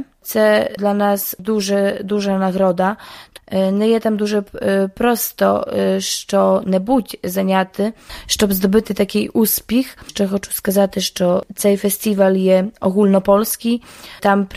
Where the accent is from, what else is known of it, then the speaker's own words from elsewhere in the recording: Czeremcha, Podlaskie Voivodeship, Poland; Тому що ми є, більшість колективу є з Черомху, і ми з Черомхи